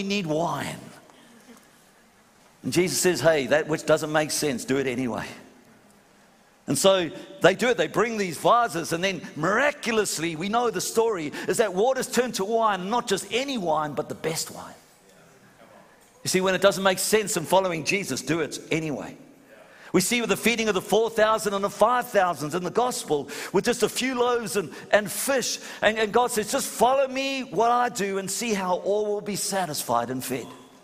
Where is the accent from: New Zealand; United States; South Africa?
South Africa; also born or lived in England; now in Australia; I'm Aussie all the way. Yeah. I'm a bit of a mongrel because I was born in England, raised in South Africa, and now I'm Australian.